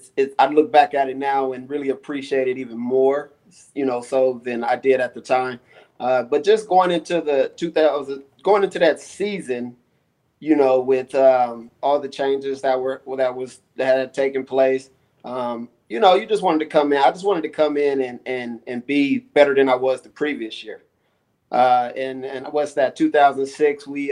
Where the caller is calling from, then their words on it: Atlanta, Georgia, United States; I am in Atlanta, Georgia.